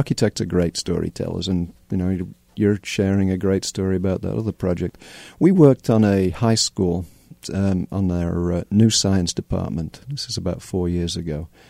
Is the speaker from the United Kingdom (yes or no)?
yes; Harrogate, Yorkshire and the Humber, United Kingdom; A town called Harrogate in the north of England. It was a Victorian spa town that sits in the moors.